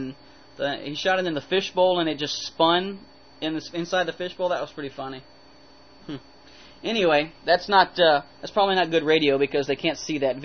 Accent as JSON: {"language": "English", "region": "Virginia", "country": "United States", "tie": "born there", "said": "Virginia, my home state. I was born in Virginia, very proud of that."}